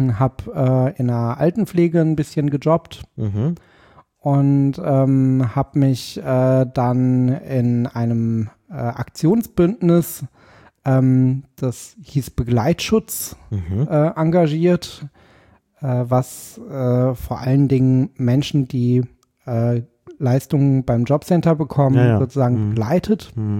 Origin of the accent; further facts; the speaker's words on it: Paderborn, North Rhine-Westphalia, Germany; moved away as an adult; also born or lived in Dortmund; now in Berlin, Germany; Nein, ich bin geboren in Paderborn.